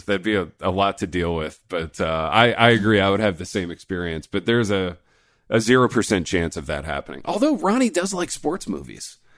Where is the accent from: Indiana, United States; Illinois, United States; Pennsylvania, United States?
Indiana, United States; Like, given that I grew up in Indiana and I spend a whole bunch of time there, I've never seen it.